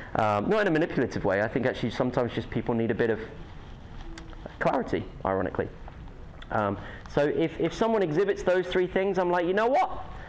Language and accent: English; United Kingdom; accent: British; I've just spoken at you with my British accent for an hour.